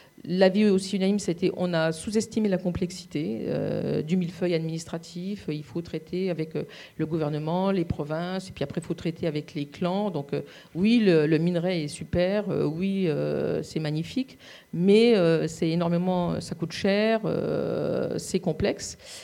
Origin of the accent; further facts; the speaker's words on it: East, France; J'ai coutume de dire que c'est le département de la Meuse parce que je suis originaire de l'Est.